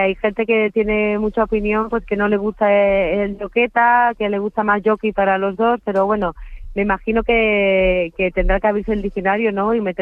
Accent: Seville, Andalusia, Spain; now in Madrid, Spain

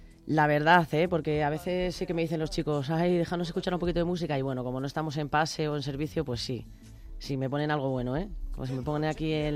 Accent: Madrid, Community of Madrid, Spain; Soy de Chamberí, que es casi lo mismo.

